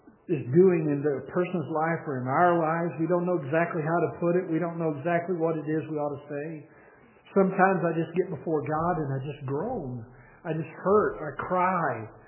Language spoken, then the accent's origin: English; Texas, United States; in the church that I grew up in North Central Texas